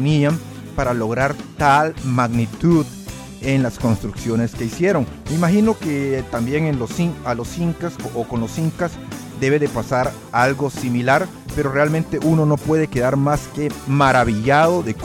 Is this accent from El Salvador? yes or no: yes; El Salvador; por supuesto mi tierra, El Salvador.